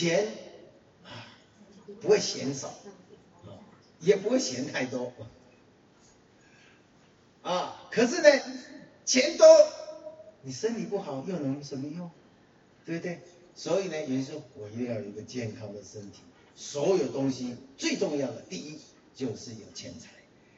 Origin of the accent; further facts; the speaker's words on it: China; 我们中国人常常讲的说，向前看齐。